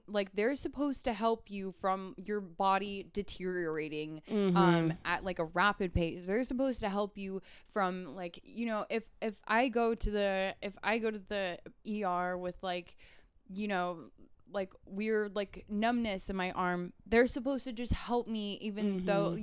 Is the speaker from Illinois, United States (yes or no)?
no; Wyoming, United States; Thinking about Idaho, and like, I'm from Wyoming, and Wyoming has the same sort of abortion laws as Idaho